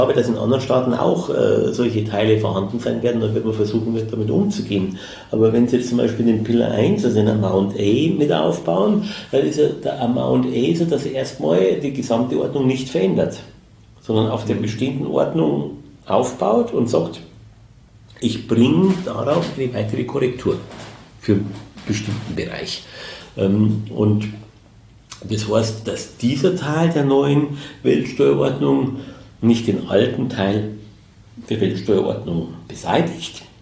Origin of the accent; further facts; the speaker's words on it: Munich, Bavaria, Germany; Als Münchner